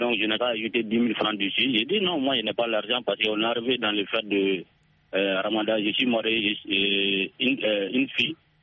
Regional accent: Sonikini, Mali; toujours dans mon village natal à Sonikini.

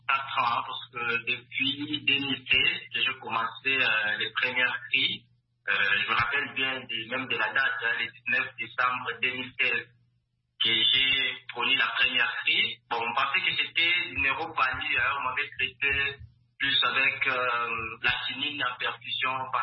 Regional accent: Lubumbashi, Haut-Katanga, DR Congo; vivre avec cette maladie-là, ici chez nous, en RDC, à Lubumbashi

